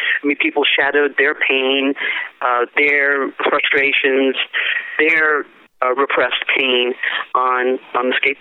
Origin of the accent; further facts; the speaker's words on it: Northeast, United States; because I'm from the Northeast, I'm from an ethnic family